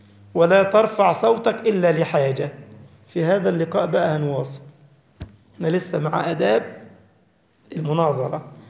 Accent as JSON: {"language": "Arabic", "country": "Egypt", "moved": "as an adult", "lives_now": "Germany", "said": "وأنا جيت من مصر لا علم لي بأحوال الغرب"}